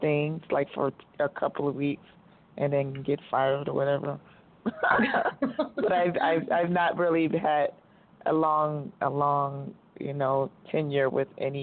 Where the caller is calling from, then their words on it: Tucson, Arizona, United States; Yeah, I think it's Phoenix, but I'm in Tucson.